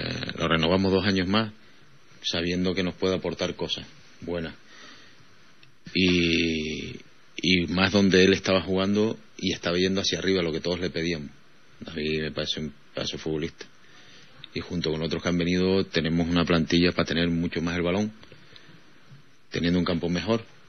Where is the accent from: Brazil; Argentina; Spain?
Spain; Santa Cruz de Tenerife, Canary Islands; Presumo porque yo nací en Santa Cruz, o sea, soy chicharrero, además nací en Santa Cruz.